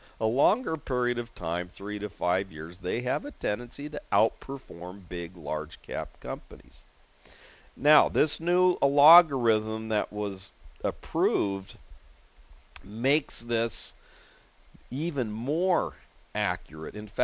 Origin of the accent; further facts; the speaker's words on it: San Diego, California, United States; It's in my hometown of San Diego. We have a lot of biotech stocks here in San Diego.